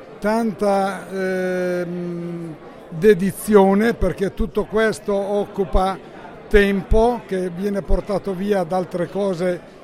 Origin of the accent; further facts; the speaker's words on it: Borgo Massano, Marche, Italy; per me la Valle del Foglia, che sono nato qui a Borgo Massano, significa tutto, perché io sono partito da qua, poi il lavoro mi ha portato a Fermignano, ma io, le mie radici sono